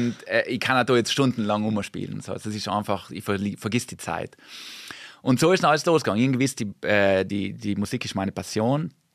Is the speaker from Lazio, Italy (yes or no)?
no; Brixen, Trentino-Alto Adige, Italy; Ich bin eigentlich auch mit Sport und mit der Handballhalle irgendwie groß geworden in Brixen.